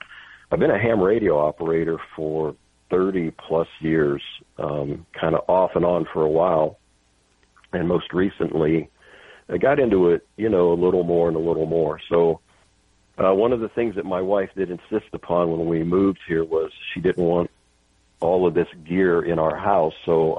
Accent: Florida, United States; I'm actually from the Florida area, south of where you're currently living, and was there as a police officer with two different agencies for 15 years.

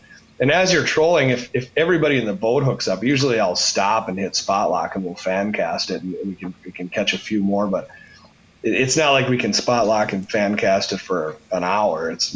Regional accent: Two Harbors, Minnesota, United States; and then in the spring, I do the North Shore, where I grew up in Two Harbors.

